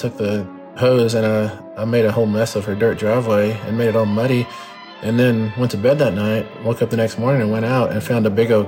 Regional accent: Texas, United States; However, growing up in West Texas without any shade, I knew that being a vampire would be a very short-lived prospect because I would get fried instantly.

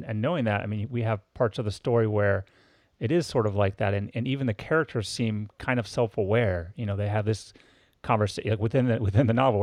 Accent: Los Angeles, California, United States; now in New York, United States; cause I grew up in Los Angeles and I live in New York now.

